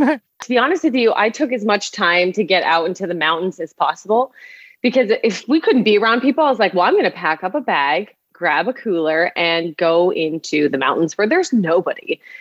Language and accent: English; Canada; now in United States; I'm Canadian. So mm-hmm. I was 100% allowed to go back to my homeland. And because I have my permanent residency in the States, I could come back.